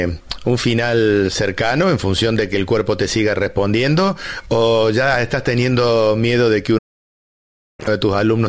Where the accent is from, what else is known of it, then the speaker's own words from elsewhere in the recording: Quilmes, Buenos Aires Province, Argentina; Vengo de Quilmes.